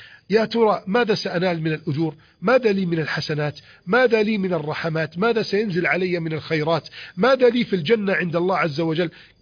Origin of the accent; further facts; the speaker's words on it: Egypt; بلدنا مصر